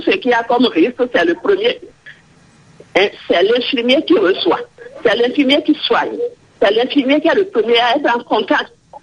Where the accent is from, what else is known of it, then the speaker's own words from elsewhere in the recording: Benin; l'historique de la profession infirmière qui est faite chez nous au Bénin.